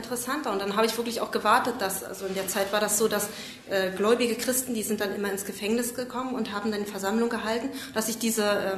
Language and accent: German; Ukraine; German is a second language; now in Germany; Bei uns in der Ukraine sind die Reha-Zentren sehr arm.